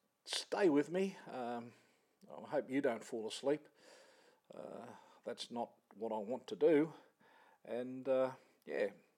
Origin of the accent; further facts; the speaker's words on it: Australia; I mean, being an Aussie, we hold it right up there with the Grand Slams.